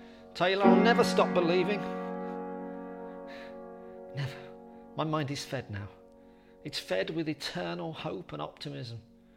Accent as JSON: {"language": "English", "town": "Birmingham", "region": "West Midlands", "country": "United Kingdom", "said": "I'm from the Warwick area. I'm from Birmingham."}